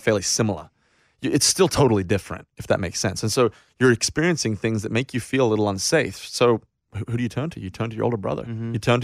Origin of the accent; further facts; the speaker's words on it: Australia; accent: Australian; my accent has been very compromised now, but very Australian.